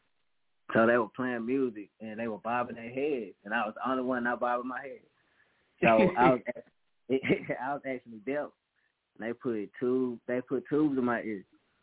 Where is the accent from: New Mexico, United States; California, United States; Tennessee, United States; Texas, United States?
Tennessee, United States; Memphis; Yeah, I'm from Memphis, so Memphis is rough.